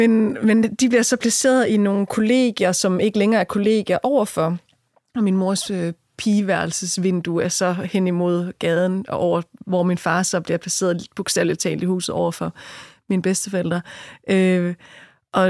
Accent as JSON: {"language": "Danish", "town": "Haderslev", "region": "Region of Southern Denmark", "country": "Denmark", "tie": "born there", "said": "Jeg blev simpelthen nødt til lige at sige, at jeg er født i Haderslev."}